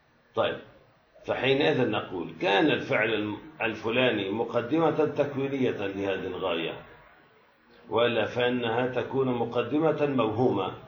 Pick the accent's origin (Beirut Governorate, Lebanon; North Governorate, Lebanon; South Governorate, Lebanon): Beirut Governorate, Lebanon; Beirut; لأنه أنا بيروتي بالنهاية ساحلي، يعني كل عمرنا على البحر